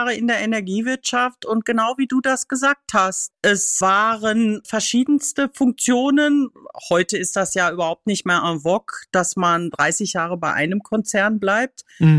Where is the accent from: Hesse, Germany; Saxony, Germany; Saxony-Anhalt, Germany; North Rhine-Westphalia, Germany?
North Rhine-Westphalia, Germany; also born or lived in Hungary; Ja, also ich bin gebürtige Sauerländerin, lebe in Westfalen und ich habe mein halbes Berufsleben in Westfalen verbracht und die andere Hälfte eben in Ungarn